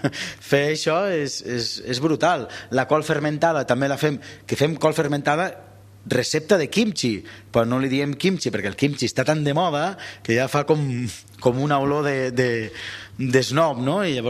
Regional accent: Catalonia, Spain; Pots negociar-ho com a català o mediterranis

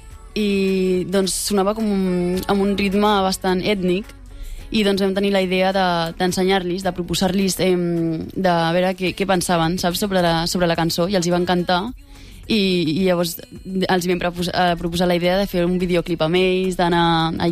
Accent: Castelldefels, Catalonia, Spain; also born or lived in Ethiopia; De Catalunya, de Castelldefels.

